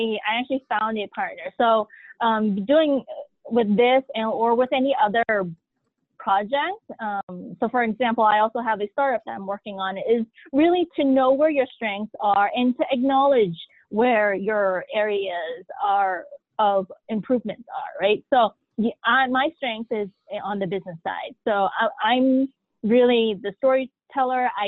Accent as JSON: {"language": "English", "country": "United States", "accent": "American", "said": "I'm American. Yeah. That's it. You can hear the accent, the American accent in my voice. I am American."}